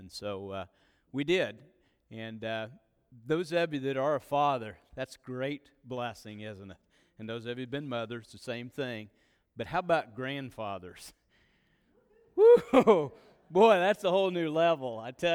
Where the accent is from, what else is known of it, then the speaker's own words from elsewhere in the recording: Grant City, Missouri, United States; But again, I was raised in Grant City and accepted the Lord whenever I was a senior in high school